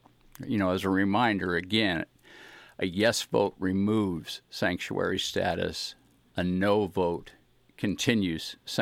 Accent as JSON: {"language": "English", "town": "Los Angeles", "region": "California", "country": "United States", "tie": "born or raised there", "said": "I grew up in Los Angeles, and I was proud of my Mexican friends."}